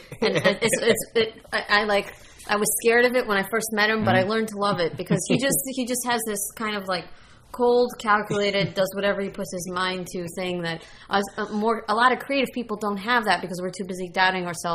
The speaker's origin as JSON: {"language": "English", "region": "New York", "country": "United States", "tie": "born there", "said": "I was born in New York."}